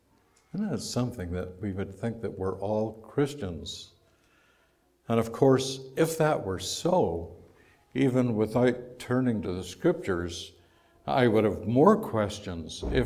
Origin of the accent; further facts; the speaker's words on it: Ireland; And of course, being Irish, we like to kid. I mean, what else can you do coming from Ireland?